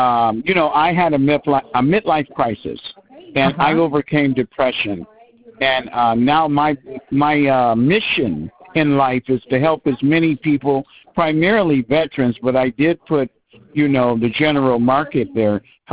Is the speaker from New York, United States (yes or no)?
no; Michigan, United States; also born or lived in California; I was born and raised in Michigan, Sheldon, but I've been in California for 40 years.